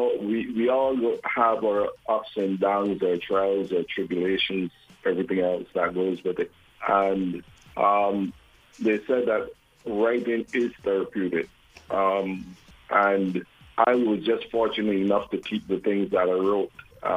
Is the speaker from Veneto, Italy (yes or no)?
no; Sicily, Italy; now in New York, United States; Originally, I was from Sunbury, Sicily. Then the house burned when I was around 3 or 4, and we moved to Six Rose. And from Six Rose, migrated to New York, to America.